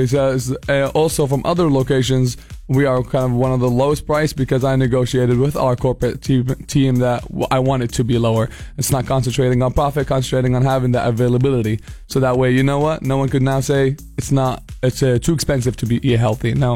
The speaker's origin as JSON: {"language": "English", "town": "Gurnee", "region": "Illinois", "country": "United States", "said": "We are all from Gurney, locals of Gurney, and wanted to bring something healthy that's also affordable."}